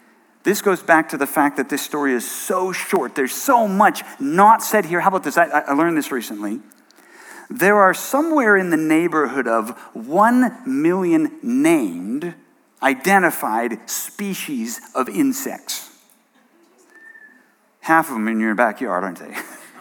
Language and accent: English; Bangkok, Thailand; also born or lived in New England; When we moved to Thailand, I grew up in Bangkok. That's where my parents were at the time. And I moved from rural New England to Bangkok, Thailand.